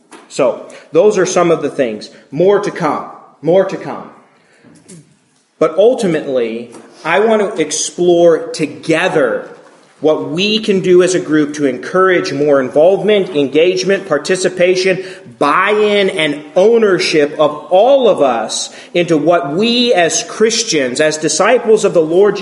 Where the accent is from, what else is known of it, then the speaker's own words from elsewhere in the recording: Rockford, Illinois, United States; One of the greatest things that I remember growing up in Rockford was that the parents of my age group really did a great job of facilitating times for us young people to get together